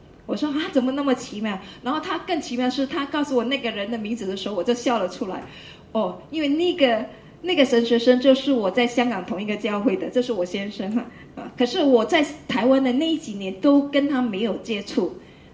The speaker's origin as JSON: {"language": "Chinese", "region": "Guangdong", "country": "China", "accent": "Cantonese", "said": "我们广东话就是说你怎么唠叨啊，"}